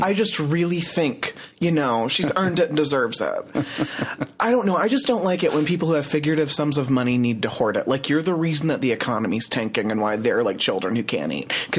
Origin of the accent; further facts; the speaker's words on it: Springfield, Illinois, United States; Yeah, I'm from Springfield, Illinois.